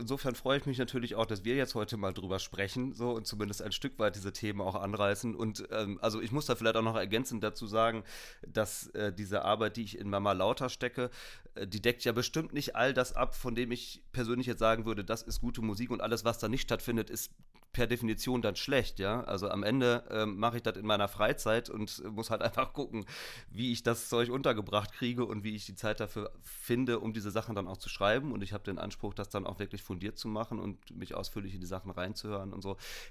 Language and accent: German; North Rhine-Westphalia, Germany; Nee, ich komme gebürtig aus der Nähe von Bielefeld, Ostwestfalen.